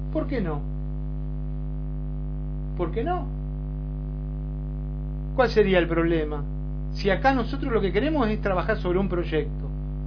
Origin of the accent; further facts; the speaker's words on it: Empalme, Sonora, Mexico; Pero lo mismo pasó por Empalme. Pues yo conozco mi pueblo así. Así como la palma de mi mano conozco mi ciudad.